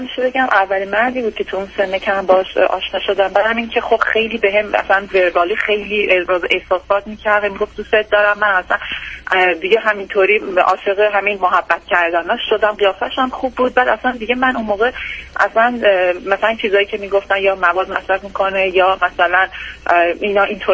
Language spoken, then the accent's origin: Persian; Iran; moved away as an adult; با بچه‌ام از ایران اومدیم بیرون 2 سال پیش.